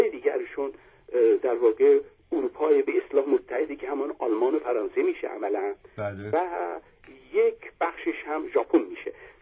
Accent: Iran; نه به خاطر اینکه ما ایرانی هستیم این حرفو میزنیم

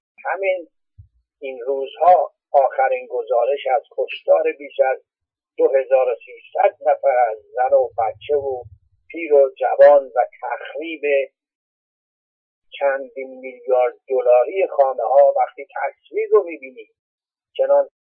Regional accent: Iran; من شدیداً معترض این رفتار هستم به عنوان یک ایرانی.

